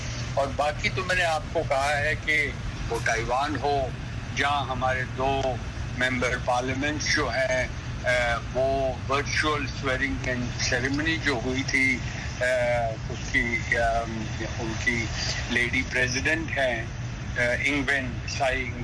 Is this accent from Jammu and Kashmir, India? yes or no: yes; Jammu and Kashmir, India; جب جموں اور کشمیر کے لیے ہندوستانی سرکار نے ہماری ریاست کو, میں کشمیری ہوں